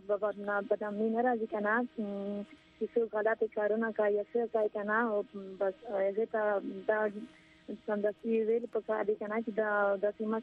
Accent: Bannu, Khyber Pakhtunkhwa, Pakistan; زه د بنو نه یم

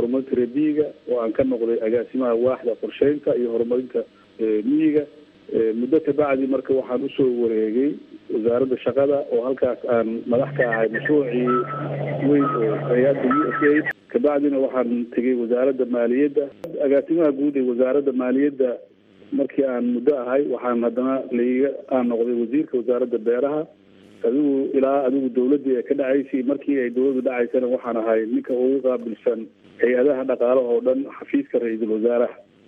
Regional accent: Mogadishu, Banaadir, Somalia; born there; waxaan dhashay 1948 waxaan ku dhashay magaalada Muqdisho

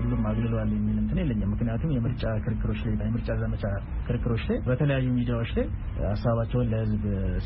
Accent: Ambo, Oromia, Ethiopia; እዚሁ አምቦ ከተማ ተወልጄ ነው ያደኩት።

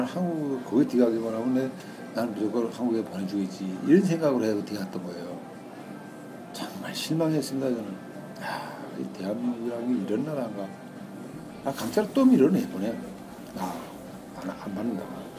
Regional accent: North Korea; 내 고향의 이름을 따서. 그래서 우리 탈북자들이 나 우리 북경 와서 내가 들려와가지고 우리 회사 와가지고

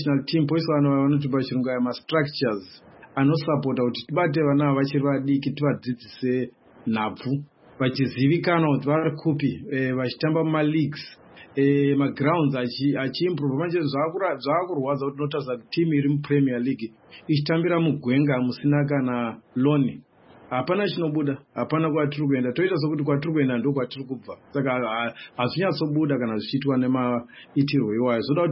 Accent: Bulawayo, Zimbabwe; When I grew up in Mpopoma, the government were allocating monies to improve community.

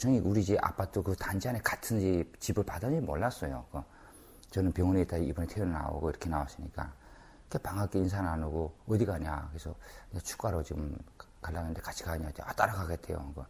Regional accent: North Korea; now in South Korea; 우린 저 북한에서 온 탈북자인데

